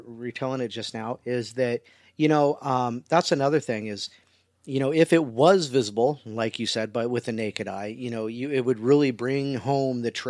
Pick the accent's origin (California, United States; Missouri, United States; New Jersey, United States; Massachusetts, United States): Missouri, United States; it's like I'm from Missouri, the show me state, you know, you got to show me, give me the proof